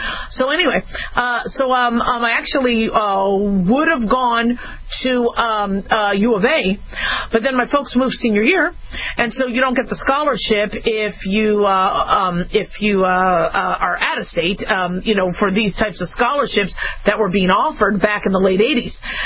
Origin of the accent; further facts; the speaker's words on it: Phoenix, Arizona, United States; also born or lived in Las Vegas; See, because, you know, I grew up in Las Vegas, and I grew up in Phoenix. Phoenix before Vegas. And so, you know, my folks moved around a lot